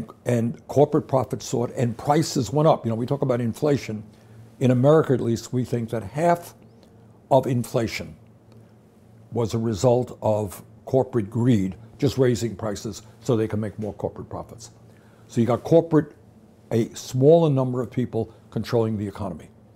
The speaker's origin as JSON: {"language": "English", "town": "Brooklyn", "region": "New York", "country": "United States", "tie": "born or raised there", "said": "I grew up in Brooklyn, New York. My dad was a paint salesman. He came from Poland at the age of 17 without any money at all."}